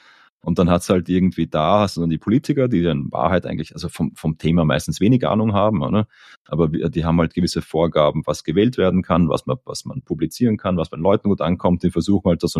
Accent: Austria; als Österreicher

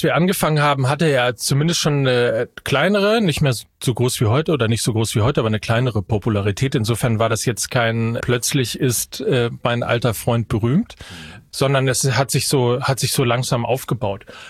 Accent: North Rhine-Westphalia, Germany; now in Hamburg, Germany; Ich komme ja aus Ostwestfalen ganz gebürtig.

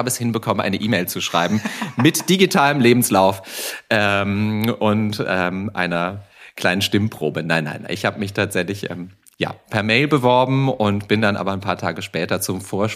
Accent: Rhineland-Palatinate, Germany; also born or lived in Aachen; Da bin ich ein Gewächs der Eifel, und zwar relativ tiefe Eifel, Schneifel, macht ihrem Namen alle Ehre. Im Winter knackig kalt, schneereich, und dann ging es aber relativ früh in die Großstadt.

